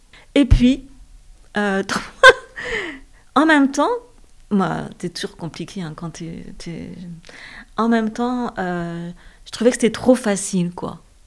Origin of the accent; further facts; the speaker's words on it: Toulon, Provence-Alpes-Côte d'Azur, France; born there; now in Brest, France; je suis née à Toulon, je vis à Brest et je suis artiste plasticienne.